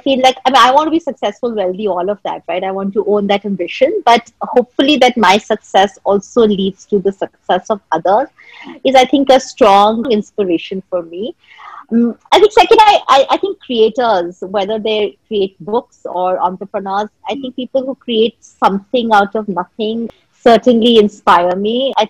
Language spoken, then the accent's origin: English; Bihar, India; You know, I come from Bihar